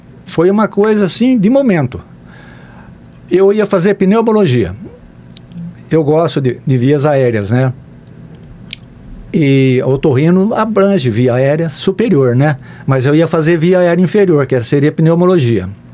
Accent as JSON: {"language": "Portuguese", "town": "Rio Claro", "region": "São Paulo", "country": "Brazil", "tie": "born or raised there", "also_born_or_lived": "Belo Horizonte", "said": "Eu sou natural de Rio Claro, interior de São Paulo, e na verdade eu subi e desci o mapa. Eu nasci no interior de São Paulo, me formei em Belo Horizonte e vim morar no Paraná, levar minha vida profissional no Paraná."}